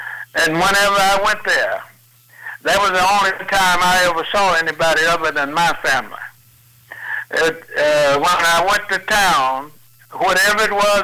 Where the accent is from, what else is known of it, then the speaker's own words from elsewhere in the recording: Mississippi, United States; I grew up in central Mississippi, in the Hill section of Mississippi.